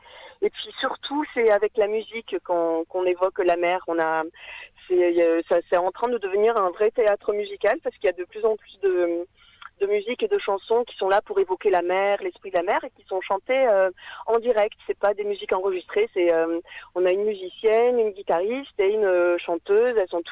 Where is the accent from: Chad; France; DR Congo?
France; Marseille, Provence-Alpes-Côte d'Azur; je suis marseillaise, alors c'était parfait. Ouais, même si j'ai pas l'accent, tout le monde se demande si je suis vraiment marseillaise, mais je suis vraiment marseillaise, née à Marseille.